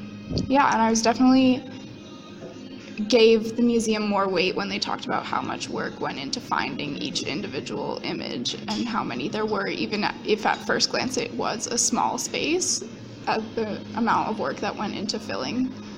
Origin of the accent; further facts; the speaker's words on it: Colorado, United States; I am a junior. I'm from outside Boulder.